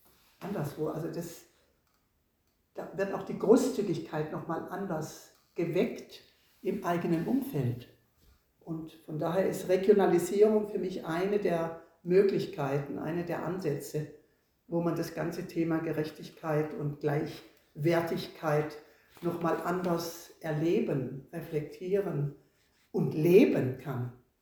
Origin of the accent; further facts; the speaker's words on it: Southern Germany, Germany; Also ich komme ja aus Süddeutschland und kriege das jetzt wieder mehr mit.